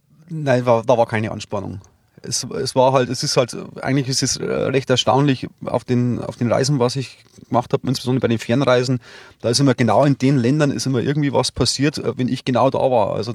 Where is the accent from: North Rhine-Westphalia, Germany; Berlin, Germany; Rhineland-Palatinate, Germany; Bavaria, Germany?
Bavaria, Germany; Rosenheim; Traunsteiner Landkreis, das ist für mich meine Heimat, das ist für mich daheim, die Berge, die Seen, Rosenheim selber, da fühle ich mich daheim.